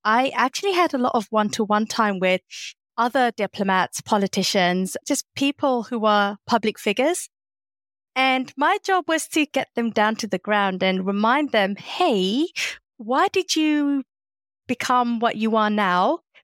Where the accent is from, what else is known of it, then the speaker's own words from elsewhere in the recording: London, United Kingdom; now in Massachusetts, United States; Hearing about my accent, I'm not American. I'm originally from London in the UK. And back before I moved to Massachusetts, which is where I am now, I used to be a diplomat consultant.